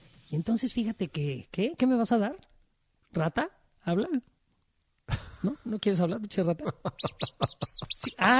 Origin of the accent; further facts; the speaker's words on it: Mexico; hablo como mexicanos